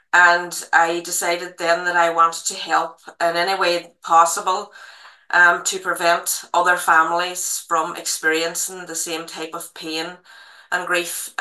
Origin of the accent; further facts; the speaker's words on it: Ireland; I come from Ireland